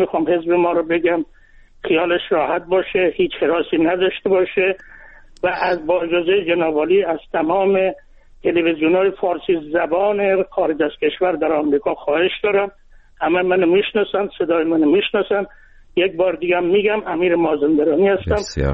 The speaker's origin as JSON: {"language": "Persian", "town": "Savadkuh", "region": "Mazandaran", "country": "Iran", "said": "از استان مازندران و سوادکو."}